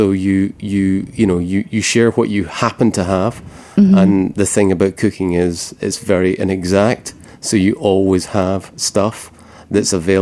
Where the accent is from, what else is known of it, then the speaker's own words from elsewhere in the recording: United States; now in New York, United States; I think where I come from and where many people come from, you know, in small towns across America